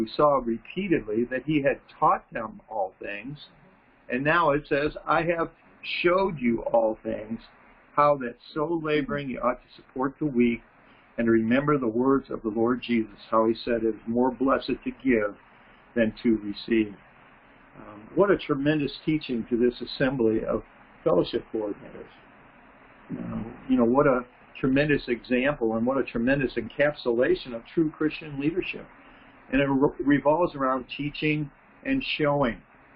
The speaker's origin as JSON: {"language": "English", "town": "Detroit", "region": "Michigan", "country": "United States", "tie": "born or raised there", "said": "So I grew up, Carol and I grew up in the Detroit area"}